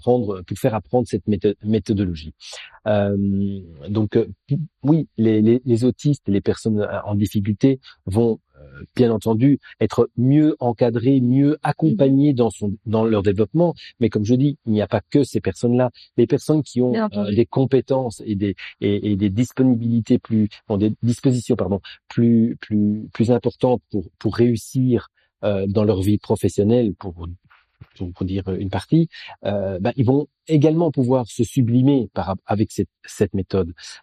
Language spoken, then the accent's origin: French; Belgium; Je suis belge d'origine et je connais donc plutôt l'enseignement belge.